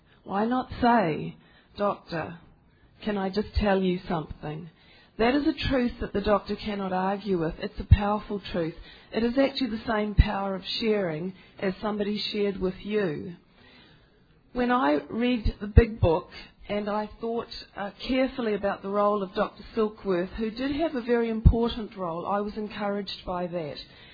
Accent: New Zealand; I'm actually a doctor, and I come from New Zealand.

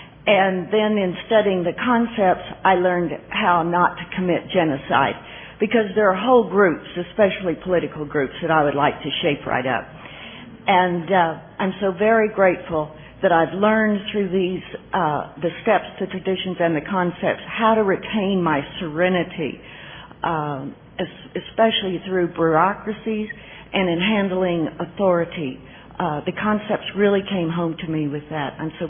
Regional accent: Austin, Texas, United States; I'm from Austin, Texas.

